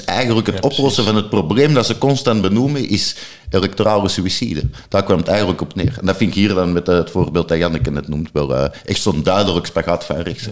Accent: Belgium; Ik spreek geen woord Duits, al kom ik uit België en we hebben 3 officiële randstalen.

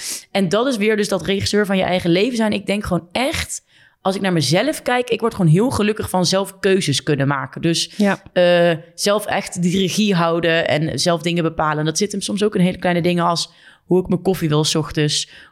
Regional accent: Groesbeek, Gelderland, Netherlands; now in Nijmegen, Netherlands; Ik kom uit Groesbeek, een dorpje naast Nijmegen. Daar woonden mijn ouders nog steeds.

